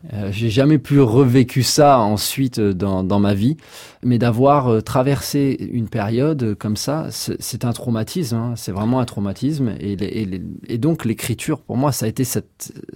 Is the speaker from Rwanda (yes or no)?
yes; Rwanda; je vous parle de mon sentiment même en tant que Rwandais